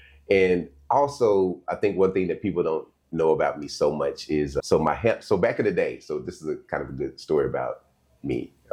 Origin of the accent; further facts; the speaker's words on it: Dallas, Texas, United States; also born or lived in Illinois; I grew up here in Dallas, Oak Cliff, Texas. That's my hood.